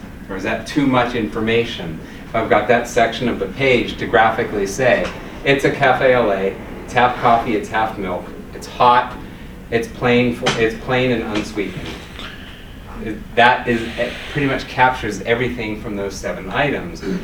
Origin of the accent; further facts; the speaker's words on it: New Orleans, Louisiana, United States; I'm from New Orleans, half coffee, half hot milk